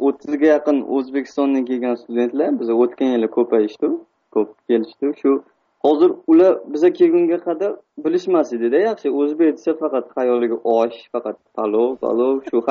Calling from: Almaty, Kazakhstan; Almaty, Qozog'iston.

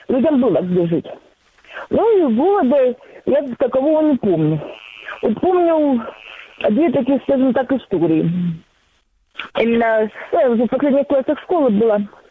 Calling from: Donetsk Oblast, Ukraine; Донецкая область.

